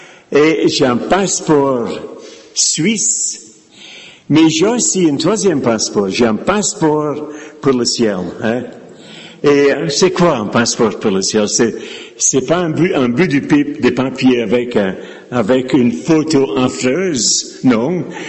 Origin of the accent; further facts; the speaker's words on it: Scotland, United Kingdom; born there; French is a second language; j'ai un drôle d'accent, c'est pas ma faute, c'est parce que je suis né en Écosse.